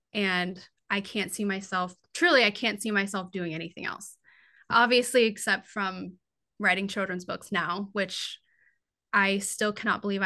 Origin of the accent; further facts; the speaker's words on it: Newbury Park, California, United States; So I was born and raised in Newbury Park. Absolutely love it. I love the area. I never want to leave Ventura County.